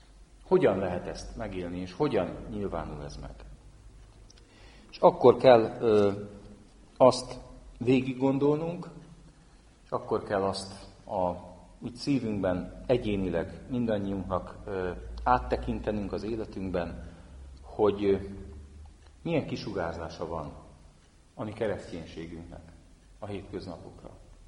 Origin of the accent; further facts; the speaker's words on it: Budapest, Hungary; hát lévén ott a két metró megállóra a Fradi stadiontól nőttem föl gyerekkorban, tehát még József Attila lakótelepi gyerekként mi a bánat lehetett volna más az ember, mint Fradi drukker